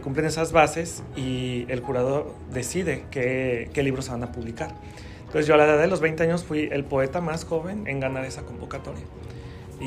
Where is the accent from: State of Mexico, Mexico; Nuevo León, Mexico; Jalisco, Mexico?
Jalisco, Mexico; Guadalajara; yo nací en la ciudad de Guadalajara, Jalisco, en México. Soy tapatío, 100%. Entonces, casi toda mi vida, prácticamente toda mi vida he residido en Guadalajara y todos mis estudios han sido también en la ciudad.